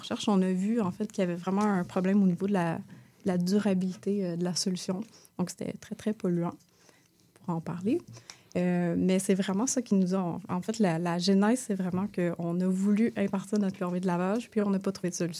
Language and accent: French; Quebec, Canada; Moi, je suis une Québécoise pure laine, okay. Comme on dit. Donc, je suis née ici